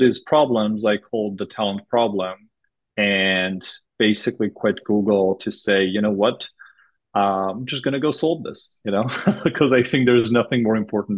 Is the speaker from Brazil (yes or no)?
no; Armenia; English is a second language; now in United States; So I grew up in Armenia, and my parents always had this kind of focus on education, that education is the future.